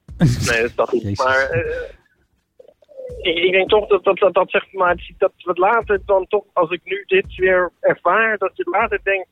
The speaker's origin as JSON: {"language": "Dutch", "town": "Rotterdam", "region": "South Holland", "country": "Netherlands", "tie": "born there", "said": "Mijn geboortestad is het."}